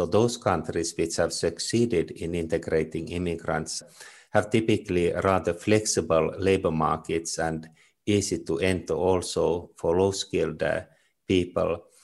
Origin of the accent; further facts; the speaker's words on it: Finland; English is a second language; now in Munich, Germany; So I'm from Finland and I live in Germany, in Munich